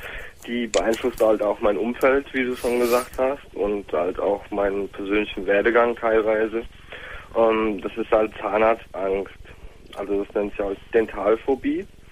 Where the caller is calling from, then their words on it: Frankfurt, Hesse, Germany; ich komme aus dem Raum Frankfurt und bei uns hast du den Spitznamen der Nachtfalke